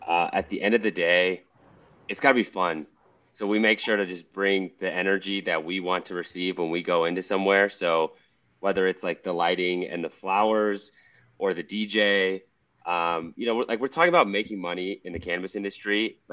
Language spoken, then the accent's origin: English; Colorado, United States; We're both from legalized states at that time. I'm from Colorado.